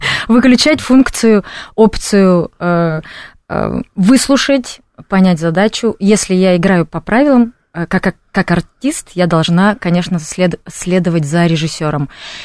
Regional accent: Tyumen, Tyumen Oblast, Russia; я из Тюмени сама

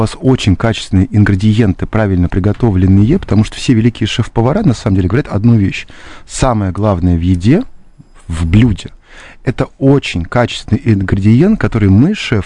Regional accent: Saint Petersburg, Russia; Петербург, я сам из Петербурга, креатив Петербурга обусловлен абсолютно другими вещами.

